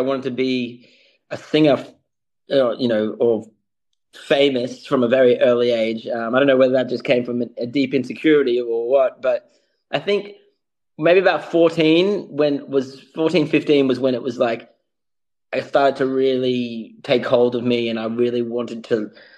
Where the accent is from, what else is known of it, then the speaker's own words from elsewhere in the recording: Brisbane, Queensland, Australia; I just arrived back in Brisbane, Australia, my hometown.